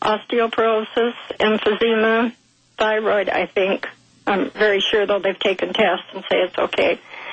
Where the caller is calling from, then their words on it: Renton, Washington, United States; I'm from Renton.